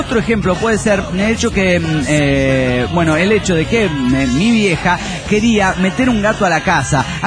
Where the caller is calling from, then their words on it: Querétaro, Mexico; de Querétaro, México.